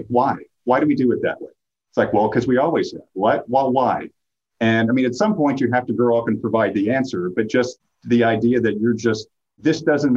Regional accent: New Jersey, United States; moved away as an adult; I'm originally from New Jersey, moved down here to go to law school at Baylor in 2003.

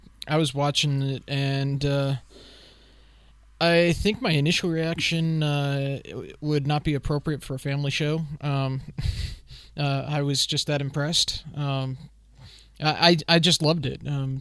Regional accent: Germany; growing up in Germany.

